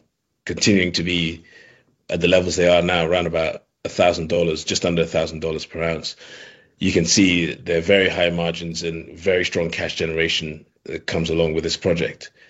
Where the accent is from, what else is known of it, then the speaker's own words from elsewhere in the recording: Nigeria; So me being Nigerian personally